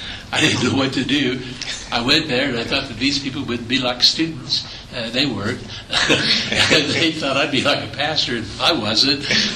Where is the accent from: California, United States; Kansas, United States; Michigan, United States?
Kansas, United States; Topeka; Yeah, I'm from Topeka.